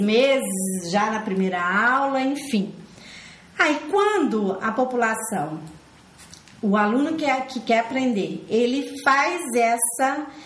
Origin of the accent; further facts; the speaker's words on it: Brazil; accent: Brazilian; quando eu proponho ensinar como brasileira, não abro mão do meu papel de brasileira, não abro mão do meu sotaque de brasileira